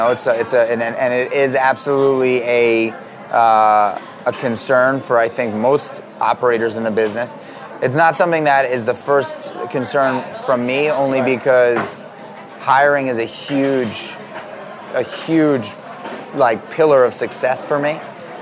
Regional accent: New York City, New York, United States; I was 13, 14 years old growing up in New York City, and there's a lot of people around here

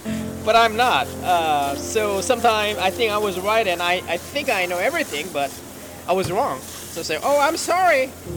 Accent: South Korea; English is a second language; I'm from Korea, born in Korea. When I was young, my country wasn't that rich.

